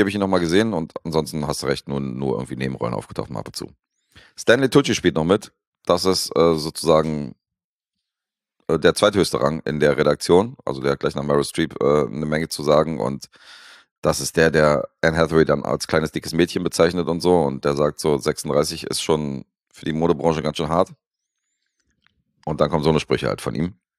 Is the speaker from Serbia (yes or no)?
yes; Serbia; Ich bin Serbe, wir laufen mit Jogginganzügen durch die Gegend.